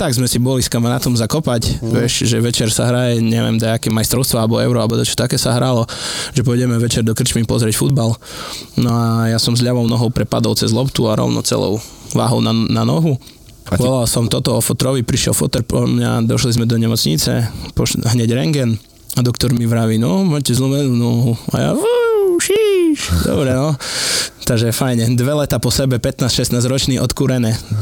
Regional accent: Mošurov, Prešov Region, Slovakia; now in Uzovce, Slovakia; Ja pochádzam z Mošurova, a z Mošurova som sa presťahoval do Uzoviec.

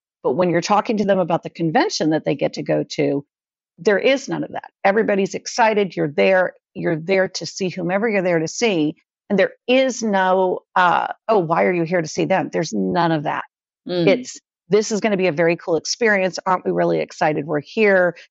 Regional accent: San Francisco, California, United States; I grew up in San Francisco and my family were huge theater.

